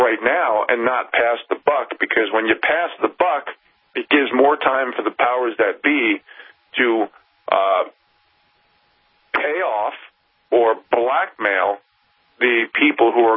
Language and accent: English; Montana, United States; She is. I'm not. I'm from Montana.